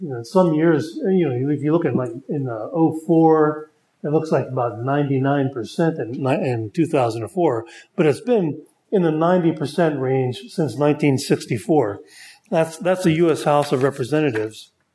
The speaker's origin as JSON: {"language": "English", "region": "Pennsylvania", "country": "United States", "tie": "born or raised there", "said": "I grew up in Pennsylvania, and there was a congressman named Flood."}